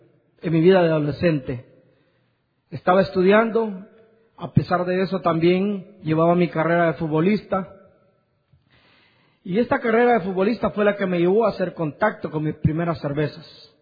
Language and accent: Spanish; El Salvador; Yo vengo de El Salvador. A la edad de 20 años vengo